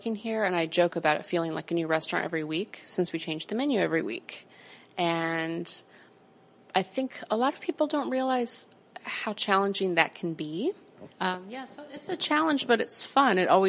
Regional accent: Muncie, Indiana, United States; I'm from Muncie, but I knew I didn't want to go work at a restaurant in Muncie, and this seemed like the next best thing.

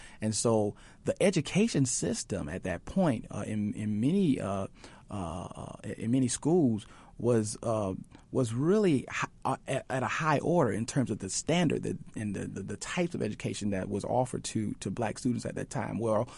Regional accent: Lake Worth, Florida, United States; also born or lived in Florence, South Carolina; Florence, South Carolina, but I was raised in a small town called Lake Worth, Florida. It's in Palm Beach County, about 15 miles south of West Palm Beach.

